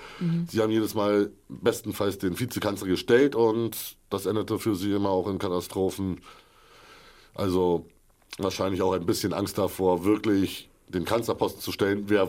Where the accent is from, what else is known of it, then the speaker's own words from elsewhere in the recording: Germany; moved away as an adult; now in Austria; Wir sind 1980 in der DDR geboren. Das macht bis zur Wiedervereinigung, zur sogenannten Wiedervereinigung, 10 Jahre. Mhm. Bis 2002 lebten wir somit dann in der Bundesrepublik. Das macht 12 weitere Jahre. Seit 2003 hier in Österreich.